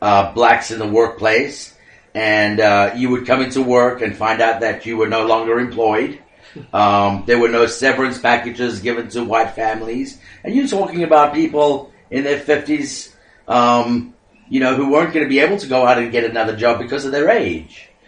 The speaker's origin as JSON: {"language": "English", "country": "South Africa", "tie": "born or raised there", "said": "growing up before the revolution in South Africa. I grew up in the apartheid era with my age group."}